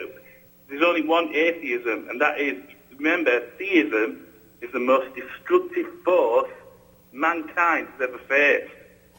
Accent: England, United Kingdom; I'm from England.

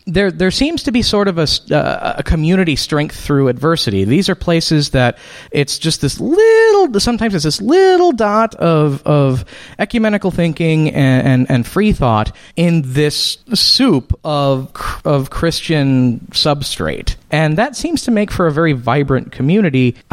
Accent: Chicago, Illinois, United States; So I am originally from the Chicago area, and I was an atheist in the Chicago area, but I wasn't really public.

